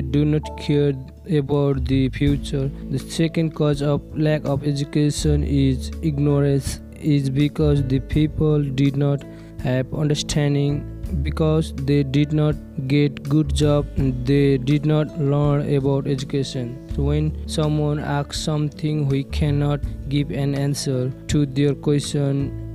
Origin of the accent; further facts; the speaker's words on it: Nepal; English is a second language; I'm from Nepal.